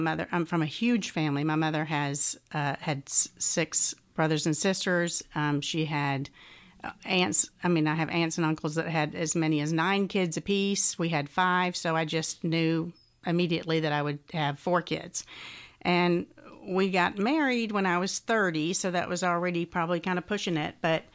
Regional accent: Doraville, Georgia, United States; Well, I am a native Atlantan. I was born and raised in Doraville, Georgia. My mother still lives in Doraville.

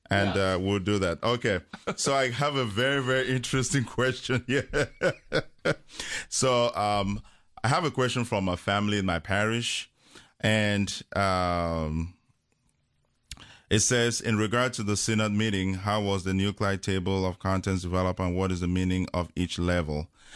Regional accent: Cameroon; English is a second language; I was born and raised in Cameroon in Central Africa

